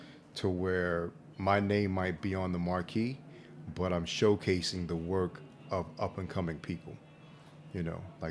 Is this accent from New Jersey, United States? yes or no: no; Philadelphia, Pennsylvania, United States; You know, like me and Omar are cool, and we're both from Philly